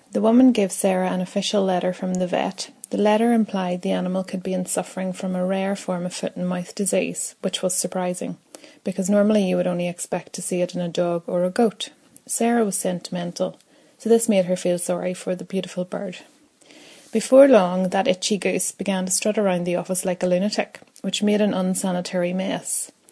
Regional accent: Craigavon, Northern Ireland, United Kingdom; born there; I was born in Craigavon in County Armagh in Northern Ireland. I went to school in Newtown Hamilton Primary School, which is a wee school in the middle of the country. Our nearest towns were Markethill, Newry and Armagh.

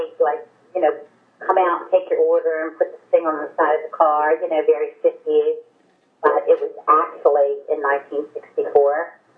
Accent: Baltimore, Maryland, United States; I grew up in Baltimore, Maryland. I lived in the city when I was younger, and then I moved to the county when I was about 9 years old.

